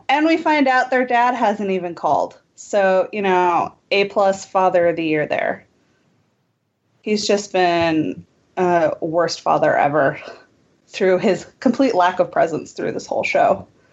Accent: Atlanta, Georgia, United States; Obviously, I'm from Atlanta, so I'm a Braves fan

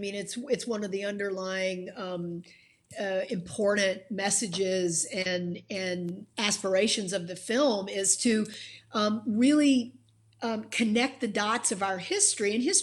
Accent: the South, United States; it was very difficult for me to believe growing up in the South that we did not outlaw legal discrimination against African-Americans until 1965

